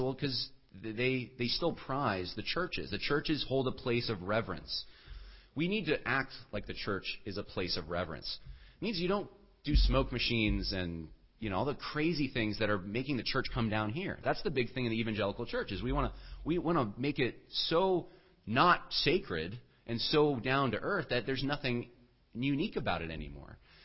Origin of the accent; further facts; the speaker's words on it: New York, United States; now in Virginia, United States; Well, I remember we moved to Virginia. We come from New York.